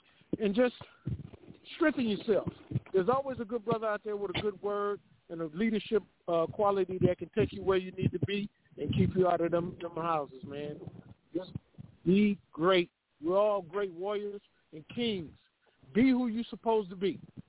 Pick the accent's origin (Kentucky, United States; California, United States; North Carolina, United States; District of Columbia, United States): California, United States; Oakland; from Oakland, California, and I'm out here fellowshipping with these brothers